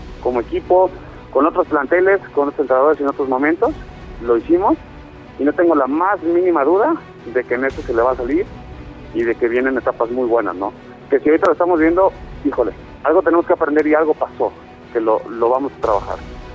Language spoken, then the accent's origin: Spanish; Guadalajara, Jalisco, Mexico; jugando en casa, soy de Guadalajara